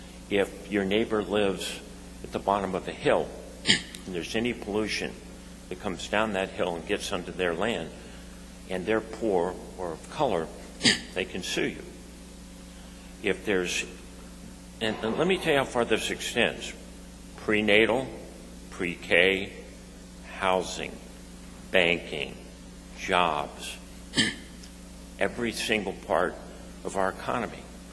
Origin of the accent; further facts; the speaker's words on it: Arizona, United States; The other person they're going to have to convince is back in my home state of Arizona, Kyrsten Sinema.